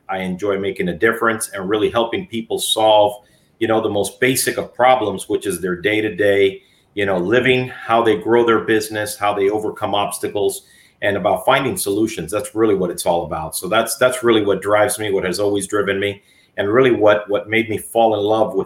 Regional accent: Miami, Florida, United States; I'll tell you, it was a different Miami. My parents had just come from Cuba.

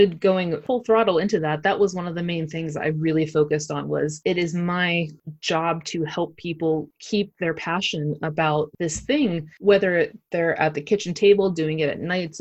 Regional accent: Pittsburgh, Pennsylvania, United States; So I'm originally from Pittsburgh. My husband is originally from Cincinnati.

